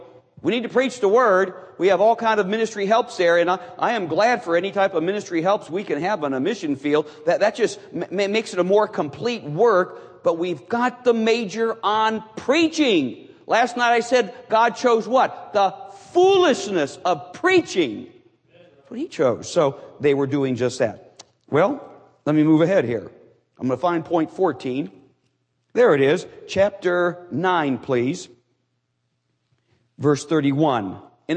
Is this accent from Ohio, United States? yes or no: yes; Cleveland, Ohio, United States; Do you know there's no independent Baptist church in Cleveland, Ohio? Not one. That's my hometown.